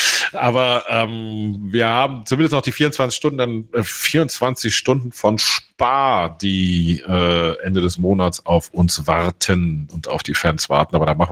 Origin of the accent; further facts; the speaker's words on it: Bonn, North Rhine-Westphalia, Germany; born there; Ich komme ja aus Bonn gebürtig